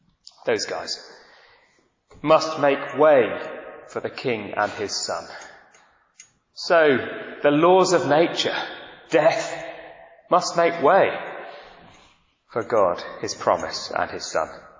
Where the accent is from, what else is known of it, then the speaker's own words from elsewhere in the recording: Manchester, North West England, United Kingdom; accent: Manchester; Now, I come from Manchester, as you can tell by my accent.